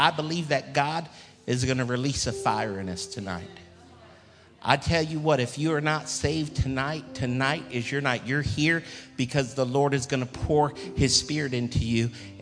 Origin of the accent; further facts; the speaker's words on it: Ohio, United States; Now, because I'm from Ohio, I don't see how any of those could have ever been the Holy Ghost anyway.